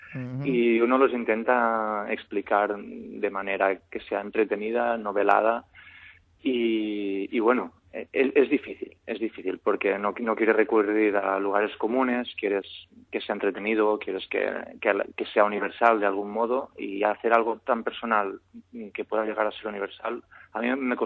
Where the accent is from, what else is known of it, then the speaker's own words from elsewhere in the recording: Catalonia, Spain; Entonces cogí mi pueblo, que es un pueblo cerca de Girona, una casa antigua, una masía bastante antigua